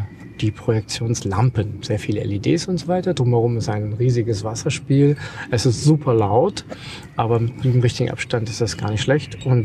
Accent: Germany; ich komme aus Deutschland, da geht man zum Bahnhof und holt sich ein Ticket.

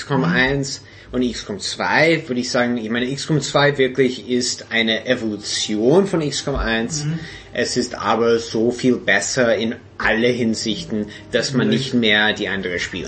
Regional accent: United States; ich bin Amerikaner.

